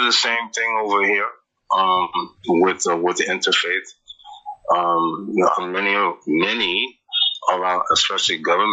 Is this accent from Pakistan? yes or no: yes; Pakistan; Yeah, but here we're Pakistani. We're not Muslim or Hindu or, you know, Christian. Over here is Pakistan.